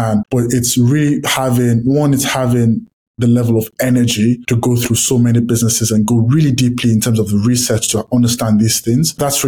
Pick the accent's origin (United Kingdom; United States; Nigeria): Nigeria; So for the listeners, I grew up in Nigeria.